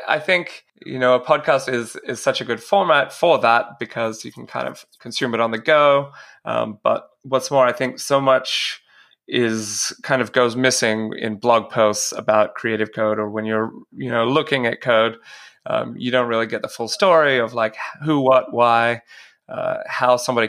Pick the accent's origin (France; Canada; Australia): Australia; accent: Australian; now in United States; I'm an Australian developer, creative coder, something along those lines. I'm not much one for titles. I have been in the States for 8 years now, so my fantastic Australian accent has weirdly changed into a brutally stark American accent.